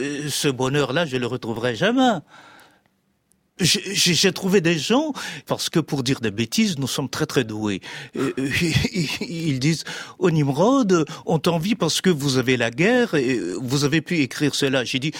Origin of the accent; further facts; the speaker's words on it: Chad; quand on vient du Tchad où il n'y a pas vraiment une école française, je n'ai pas été formé par une école française